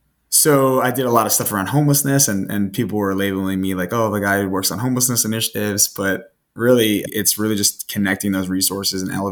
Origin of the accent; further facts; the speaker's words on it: New York, United States; So growing up in New York and going to Canada was a 15-hour car ride and we'd do it in a day sometimes.